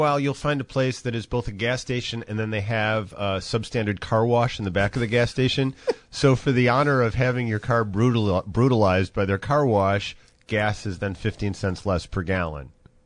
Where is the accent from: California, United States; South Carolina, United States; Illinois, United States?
Illinois, United States; Oak Forest; Now, when I was growing up, I grew up in Oak Forest